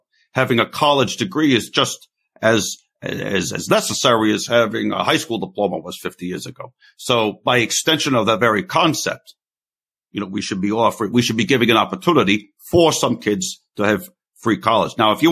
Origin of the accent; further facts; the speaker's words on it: Brooklyn, New York, United States; Oh, that's fine. I'm from Brooklyn. I've heard it all before.